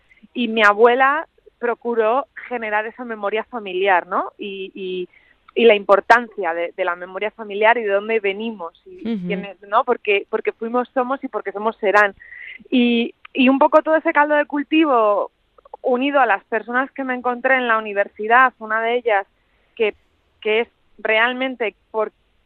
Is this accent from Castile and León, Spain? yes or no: yes; Valladolid, Castile and León, Spain; Yo vivía en Madrid, yo soy de Valladolid, pero me fui a estudiar a Madrid porque quería hacer teatro.